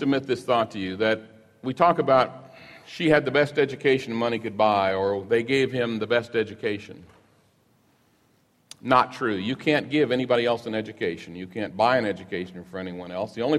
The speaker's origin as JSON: {"language": "English", "town": "Kansas City", "region": "Missouri", "country": "United States", "said": "So we went to the University of Missouri. We're from Kansas City."}